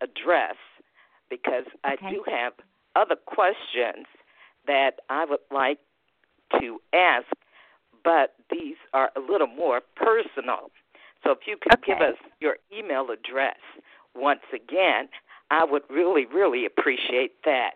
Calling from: Atlanta, Georgia, United States; I'm calling from Atlanta, Georgia.

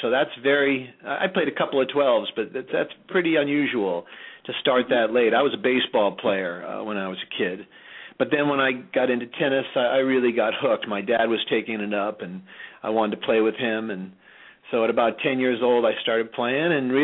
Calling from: Carlsbad, California, United States; I'm calling in from Carlsbad, California. That's San Diego way.

